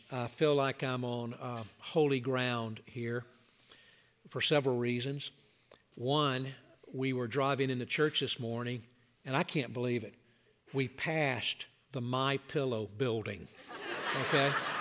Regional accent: Atlanta, Georgia, United States; Now, I grew up in Atlanta, and that's the headquarters, the birthplace of Coke.

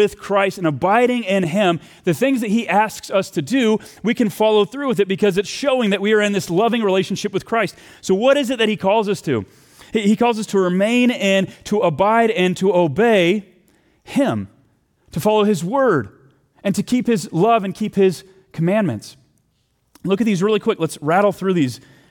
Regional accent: the South, United States; Okay, I'm from the South.

